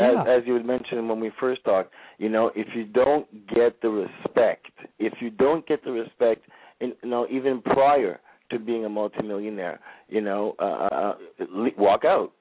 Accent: Montreal, Quebec, Canada; So that was very, very interesting for as a Montrealer and as a Canadian.

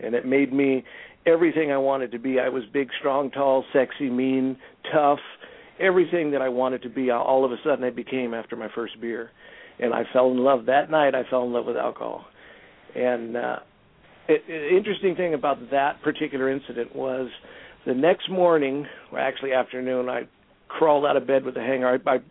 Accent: California, United States; I grew up in Southern California

